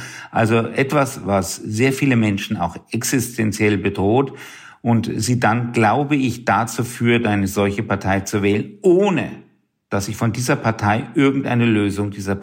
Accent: Würzburg, Bavaria, Germany; in meiner Heimatstadt in Würzburg

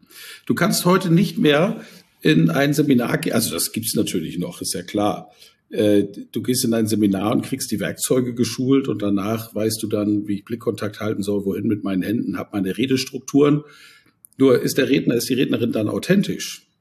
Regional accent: Schleswig-Holstein, Germany; Ja, aus dem richtigen Norden, wie wir sagen. Für uns seid ihr ja schon Süditalien. Ich bin Schleswig-Holsteiner. Genau. In der Nähe von Kiel an der Ostsee groß geworden.

